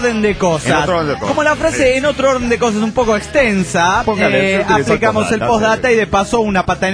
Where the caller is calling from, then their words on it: León, Guanajuato, Mexico; desde León, Guanajuato, México, paso por aquí para hacer un comentario